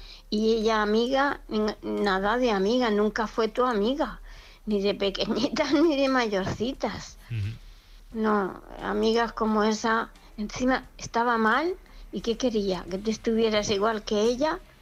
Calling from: Murcia, Region of Murcia, Spain; de Murcia.

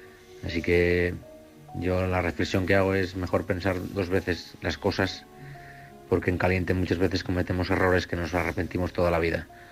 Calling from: Oviedo, Asturias, Spain; de Oviedo.

